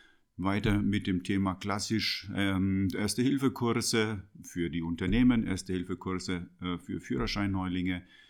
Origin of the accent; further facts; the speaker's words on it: Kronach, Bavaria, Germany; ich bin im Landkreis Kronach geboren, bin hier zur Schule gegangen